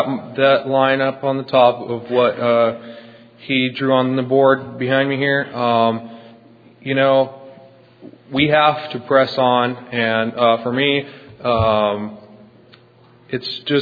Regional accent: Old Town, Idaho, United States; I'm from Old Town, Idaho, which is what is on my tag. It's around Spokane, Washington area.

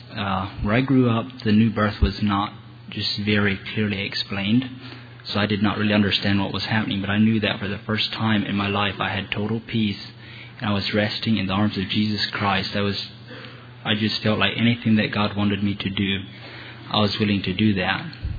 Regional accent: Kentucky, United States; now in Ephrata, United States; I grew up in Kentucky, but I'm living here in Ephrata now.

